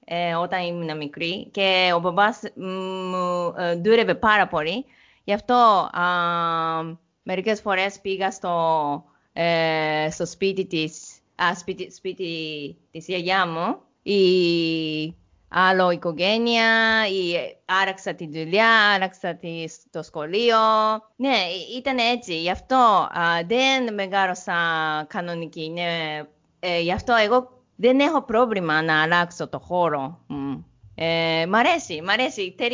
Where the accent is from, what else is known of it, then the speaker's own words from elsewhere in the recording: Yamanashi, Japan; Greek is a second language; now in Greece; εγώ γεννήθηκα στο Γιαμανάση λέγεται. Γιαμανάση είναι κοντά στο Τόκιο, είναι 90 λεπτά από το Τόκιο. Με το τρένο.